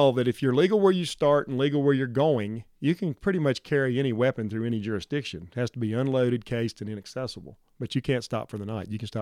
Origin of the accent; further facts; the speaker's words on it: Southern United States, United States; now in Johnson County, Wyoming, United States; I'm sure people out there pick up on my accent every time I open my mouth. Born and raised in the south and spent most of my life there.